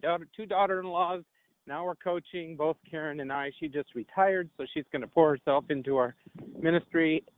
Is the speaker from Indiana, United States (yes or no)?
no; Des Moines, Iowa, United States; Des Moines